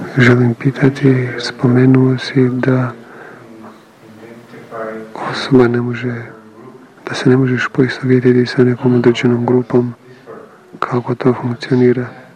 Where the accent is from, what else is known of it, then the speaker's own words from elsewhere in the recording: Croatia; Ja sam isto Hrvat